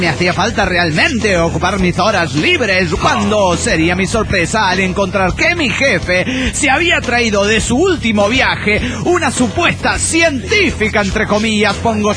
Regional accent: Quito, Pichincha, Ecuador; de Quito, Ecuador!

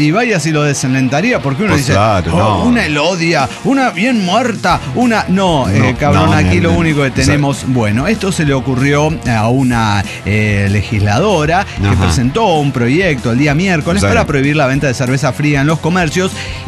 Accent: Mexico City, Mexico; Somos chilangos y tenemos problemas chilangos.

